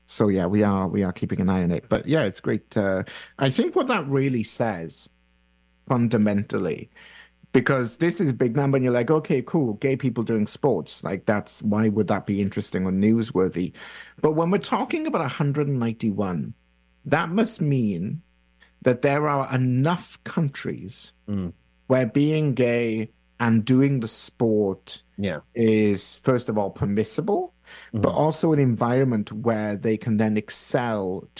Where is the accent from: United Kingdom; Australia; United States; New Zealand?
United Kingdom; I grew up in Britain